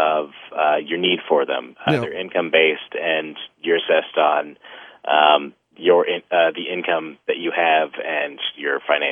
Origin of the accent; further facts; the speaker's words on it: Boston, Massachusetts, United States; I'm from the Boston area.